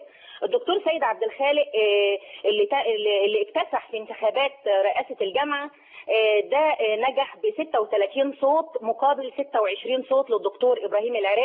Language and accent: Arabic; Egypt; احنا مصريين